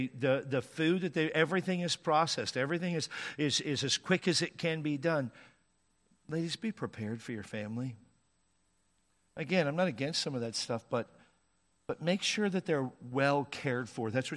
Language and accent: English; Washington, United States; I grew up in Washington State, and it would certainly get cold in the wintertime there.